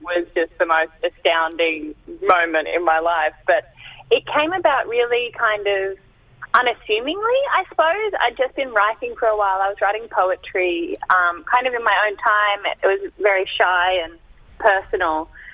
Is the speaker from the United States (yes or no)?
no; New South Wales, Australia; now in Sydney, Australia; So my mob's Wiradjuri, so central New South Wales. We're from the Murrumbidgee, so down south. So beautiful freshwater country. But I live in Sydney on Gadigal country at the moment. And yeah